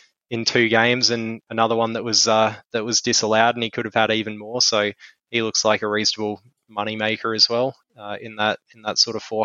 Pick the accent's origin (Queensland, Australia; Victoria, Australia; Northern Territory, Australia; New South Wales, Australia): Queensland, Australia; Like a fine wine, mate, and it hurts me to say that as a Queenslander, but he's lovable.